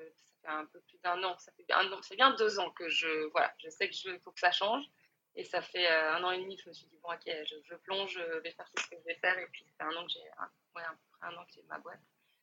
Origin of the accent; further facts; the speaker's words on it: France; now in Seattle, United States; Oui, on est français tous les deux. On a bougé il y a un an, à peu près